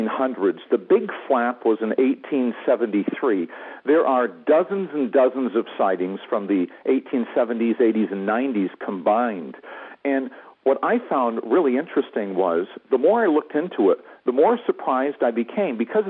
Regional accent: New York, United States; now in New Zealand; Well, I grew up on Lake Champlain. We have a several hundred acre farm at the base of Lake Champlain

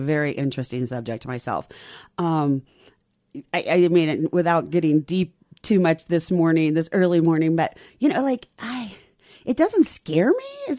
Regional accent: California, United States; Only those of us from California get that whole, Baja, Oregon, you're from.

